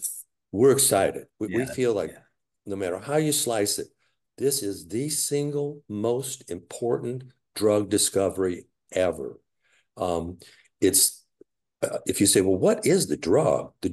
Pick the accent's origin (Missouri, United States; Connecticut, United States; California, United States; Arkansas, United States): Missouri, United States; I mean, I got to tell you, Adam, I'm from Missouri. It's the show me state.